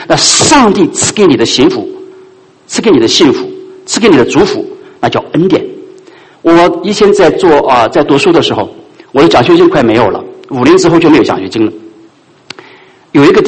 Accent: China; 对我们中国人来说，对恩字这个字啊，你一点不陌生。

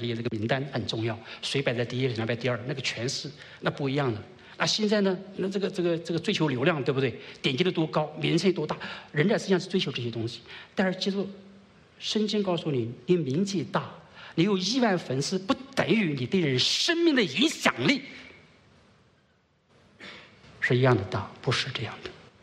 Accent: China; 我们中国人太懂这个东西了，人性是太懂了

